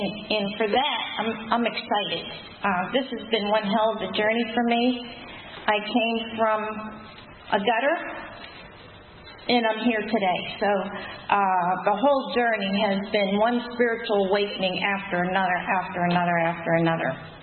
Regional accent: Pittsburgh, Pennsylvania, United States; I'm from East Liberty, and we used, in Pittsburgh

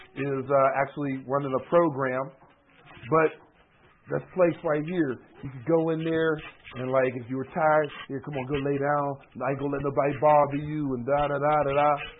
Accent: Homewood, United States; because, like, we come from the same area. We come from Homewood.

